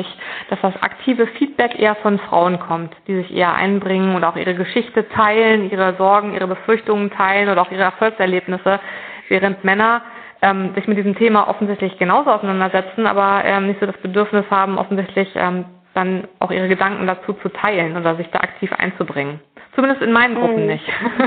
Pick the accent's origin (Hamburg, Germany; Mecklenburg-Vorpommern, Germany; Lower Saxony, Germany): Lower Saxony, Germany; Hildesheim; Ich bin in Hildesheim aufgewachsen. Das ist eine mittelgroße Stadt oder kleine Großstadt in Niedersachsen. Ich bin da am Stadtrand aufgewachsen in sehr geordneten und stabilen familiären Verhältnissen und auch in sehr stabilen finanziellen Verhältnissen.